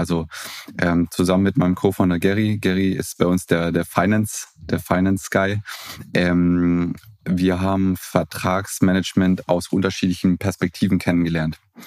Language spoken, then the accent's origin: German; Baden-Württemberg, Germany; bin 33, komme ganz ursprünglich aus dem Stuttgarter Raum. Habe ja international BWL studiert in Madrid und in Reutlingen